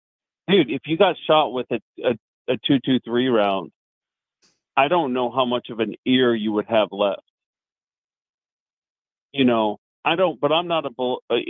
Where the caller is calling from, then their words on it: Missouri, United States; I'm calling from Missouri.